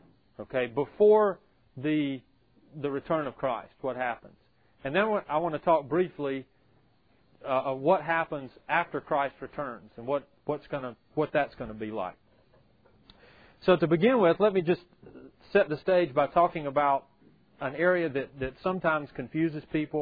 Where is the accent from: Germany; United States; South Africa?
United States; the South; but I say Sheol because I grew up in the South.